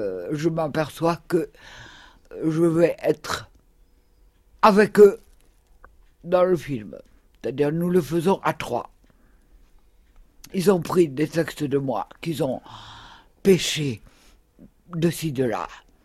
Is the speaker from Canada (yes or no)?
no; Morlaix, Brittany, France; Parce que on va tourner à Morlaix, ma ville natale.